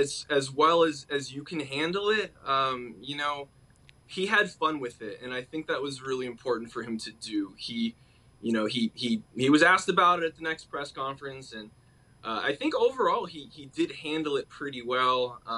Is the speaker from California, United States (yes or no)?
yes; California, United States; It's interesting because, full disclosure, I'm from Southern California.